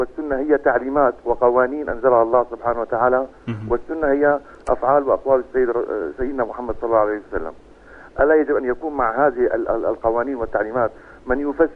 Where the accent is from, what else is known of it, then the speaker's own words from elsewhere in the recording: Egypt; أخي الكريم، أنا من مصر